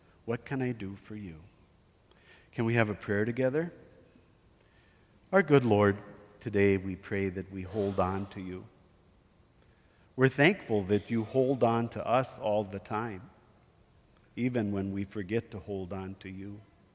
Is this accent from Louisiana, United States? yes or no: no; Williston, North Dakota, United States; I grew up in Williston, North Dakota. My parents were both born and raised on farms south of Crosby. And so the northwestern part of the state is kind of my home.